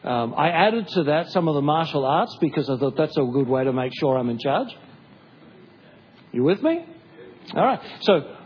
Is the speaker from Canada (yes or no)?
no; Australia; The reason being, I thought, I'm Australian, Australians are Christian, so I know what it's all about.